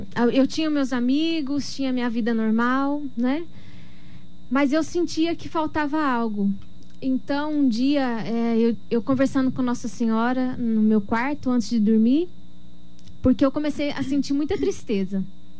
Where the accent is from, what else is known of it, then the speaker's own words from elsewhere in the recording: Varginha, Minas Gerais, Brazil; Então, eu sou de Minas Gerais, de Varginha, né?